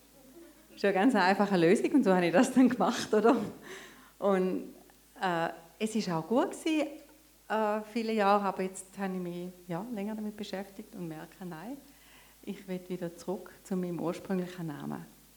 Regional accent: Swabia, Germany; ich komme aus dem Schwabenland, wenn sie wenigstens Schwäbisch mit mir schwätzen täten, oder?

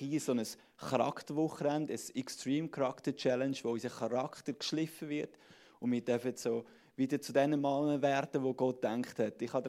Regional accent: Zurich, Switzerland; ich komme aus der Aglo Zürich. Genau, also nicht die Stadt ist wichtig, sondern auch ein bisschen nebenaus.

